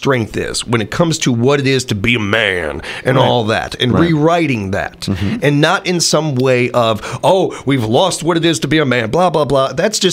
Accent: Illinois, United States; And I grew up in Illinois.

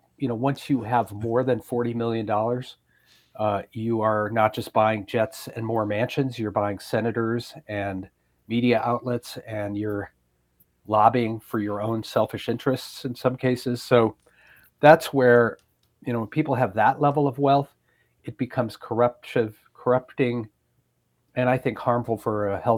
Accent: Madison, Wisconsin, United States; now in Detroit, United States; You know, after I grew up in Madison, I moved to Detroit, and my dad worked in downtown Detroit.

